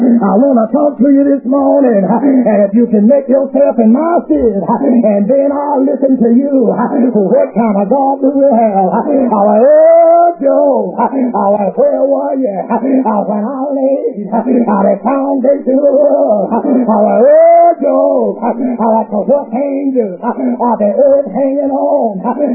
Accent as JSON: {"language": "English", "region": "Arkansas", "country": "United States", "said": "How you know I'm originally from Arkansas. And in Arkansas, they used to have whirlwind. I don't see many of them in California"}